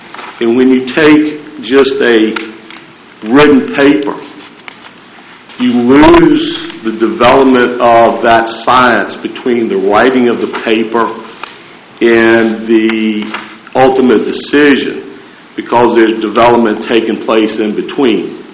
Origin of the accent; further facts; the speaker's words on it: Lynchburg, Virginia, United States; I'm from Lynchburg